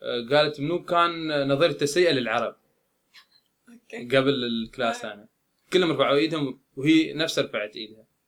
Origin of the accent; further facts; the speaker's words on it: Dubai, United Arab Emirates; أول ما يسألوه أنت من وين، لما يقول من دبي أو من الإمارات